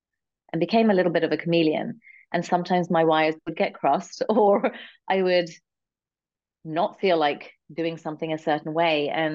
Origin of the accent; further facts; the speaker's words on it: London, United Kingdom; So I grew up in a conservative Indian family, but was born and raised in London. So I was exposed to both cultures.